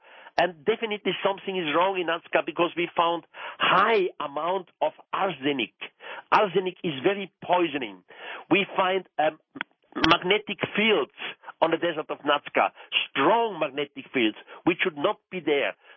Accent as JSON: {"language": "English", "country": "Switzerland", "first_language": "German", "second_language": "English", "said": "You see, I'm Swiss. My first language is German, and the second language is French, and then comes Spain. So English is my fourth language, so my accent may not be the perfect one."}